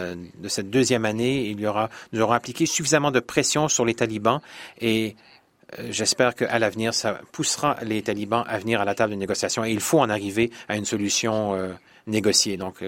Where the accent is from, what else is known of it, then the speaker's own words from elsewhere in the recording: Ukraine; Évidemment, comme je suis ukrainienne, ça portera sur l'Ukraine.